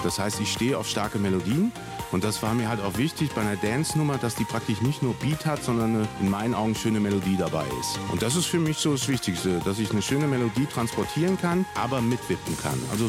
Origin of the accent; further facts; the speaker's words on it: Giessen, Hesse, Germany; ich komme aus Gießen